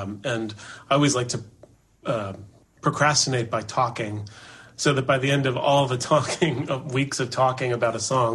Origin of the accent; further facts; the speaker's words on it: Manhattan, New York, United States; born there; I was born in Manhattan. My parents were NYU folks.